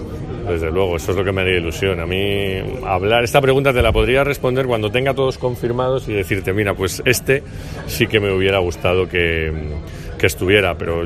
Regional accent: Spain; al final somos españoles

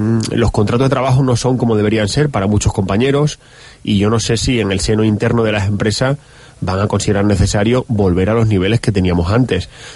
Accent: Cáceres, Extremadura, Spain; Los cacereños somos muy cacereños y las cacereñas

